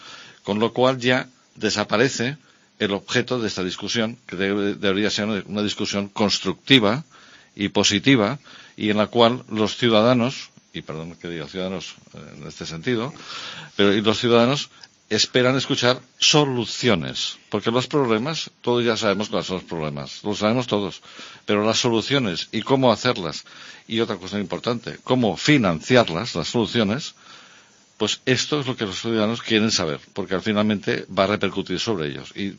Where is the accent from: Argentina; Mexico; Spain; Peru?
Spain; Barcelona, Catalonia; born there; yo soy nacido en Barcelona, llevo aquí viviendo casi 40 años. Mi bisabuela era de Tama. Que está al lado de Potes.